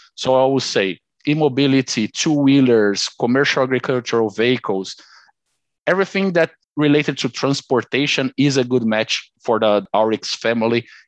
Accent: Brazil; English is a second language; I'm originally from Brazil, okay?

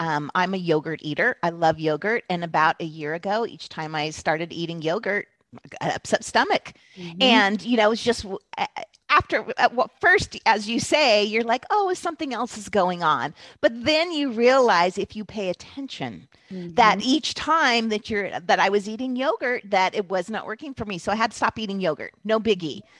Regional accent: California, United States; My family grew up eating lots of fruit. We grew up in California, you know, had lots of fruit and veggies around us.

